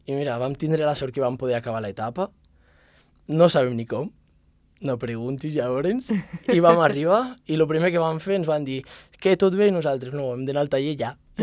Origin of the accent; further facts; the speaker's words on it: Andorra; ja que som d'Andorra anem a fer una mica de país